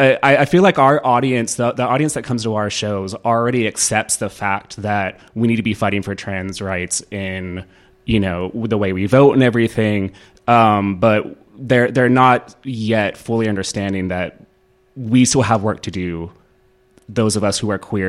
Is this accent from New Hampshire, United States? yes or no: no; Texas, United States; because the way I was raised in East Texas, it was hard enough